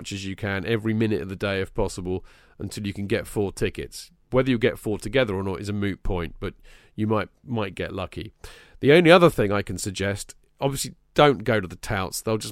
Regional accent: Torquay, South West England, United Kingdom; as well as nipping down to Torquay, my hometown, to see my sisters.

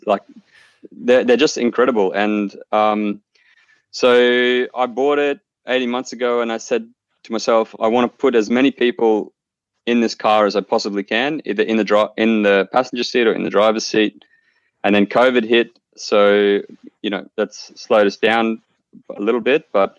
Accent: Australia; now in Melbourne, Australia; and I live in Melbourne now. And about a month ago, or a bit over a month ago, I came back to my hometown for a holiday, and I brought my Tesla, which I've had for about 18 months.

